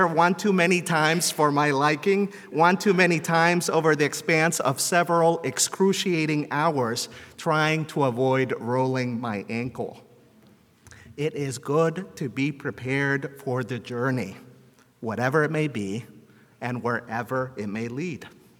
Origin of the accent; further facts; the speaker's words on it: Pacific Northwest, United States; also born or lived in South; I grew up in the Northwest. I have spent plenty of time in the sweltering heat of the South.